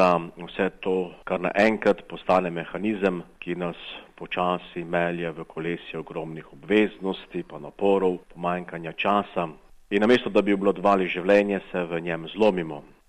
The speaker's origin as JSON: {"language": "Slovenian", "region": "Prekmurje", "country": "Slovenia", "said": "Prekmurci smo zelo ponosni na to dogajanje, pa krati tudi na to pridobitev."}